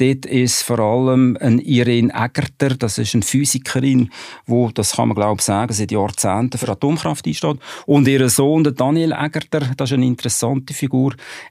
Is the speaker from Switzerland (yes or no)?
yes; Aargau, Switzerland; Das kann ich als Aargauer auch sagen.